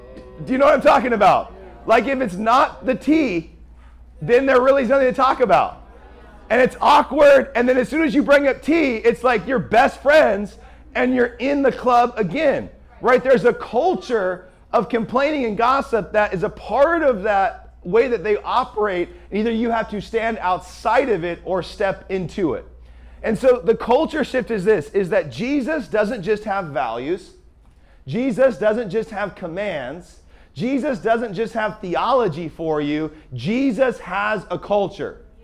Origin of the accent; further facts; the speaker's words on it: Pacific Northwest, United States; He's from Oklahoma. I'm from the Pacific Northwest. So That's my background.